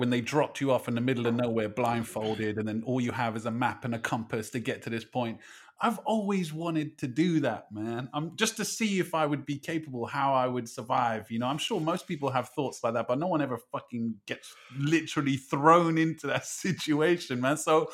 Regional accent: England, United Kingdom; I was born in England, I've got a British passport, I went to school here

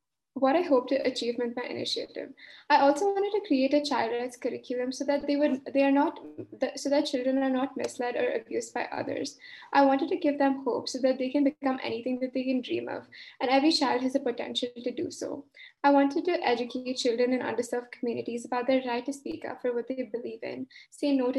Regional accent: Bangalore, Karnataka, India; English is a second language; I'm from Bangalore, India.

